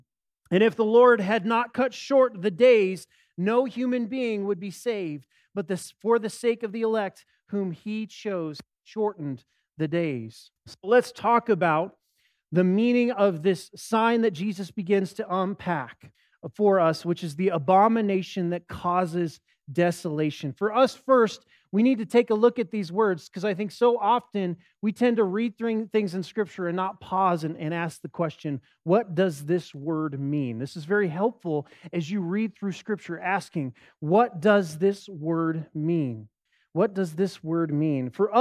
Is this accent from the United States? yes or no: yes; Casper, Wyoming, United States; I grew up in Casper, and I remember one time while I was in Casper, we looked up at Casper Mountain